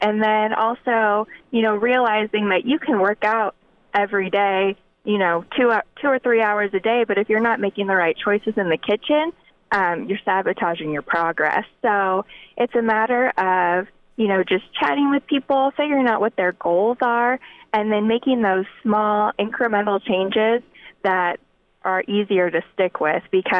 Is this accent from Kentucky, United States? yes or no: no; Scottsbluff, Nebraska, United States; now in Omaha, United States; Well, I'm originally from Scottsbluff, Nebraska, so out west. Have quite a few people in my family who farm and have cattle, so kind of grew up with a little bit of that ag background knowledge.